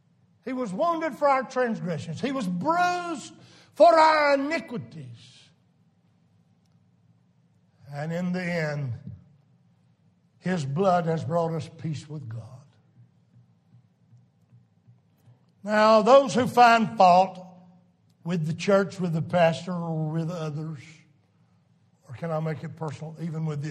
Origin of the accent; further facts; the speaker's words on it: Saluda, United States; He's Lord over my hometown, Saluda.